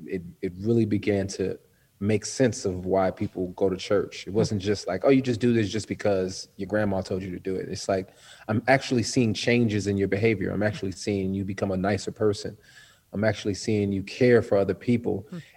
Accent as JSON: {"language": "English", "town": "Los Angeles", "region": "California", "country": "United States", "tie": "born or raised there", "said": "I grew up in Los Angeles. Well, not in Los Angeles, but outside Los Angeles."}